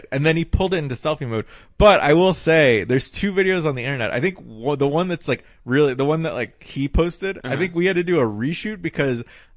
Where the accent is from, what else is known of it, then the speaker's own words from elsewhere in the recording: Knoxville, Tennessee, United States; growing up in Tennessee was good because it, like, shaped... Being a Korean kid in Tennessee, in Knoxville, forces you to learn how to get along with a lot of different people.